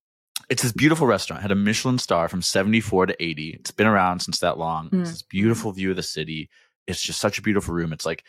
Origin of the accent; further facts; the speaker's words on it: United States; But the thing is, as an American tourist in Portugal, you end up eating meals at restaurants next to other American tourists in Portugal.